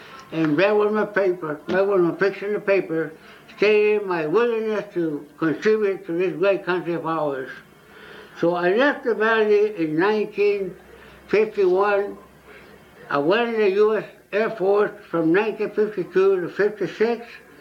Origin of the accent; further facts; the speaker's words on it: Piñitas, Texas, United States; born there; I was born in Piñitas, Texas. Piñitas, Texas is the oldest city in the whole U.S. except in Augustine, Florida. But this town is composed of about 200 families.